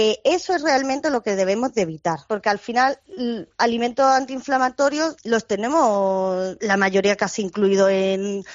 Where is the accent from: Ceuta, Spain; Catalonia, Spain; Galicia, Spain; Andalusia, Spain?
Andalusia, Spain; yo soy andaluza